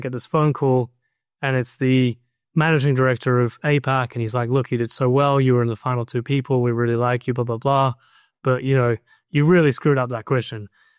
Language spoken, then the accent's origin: English; New Zealand; growing up in New Zealand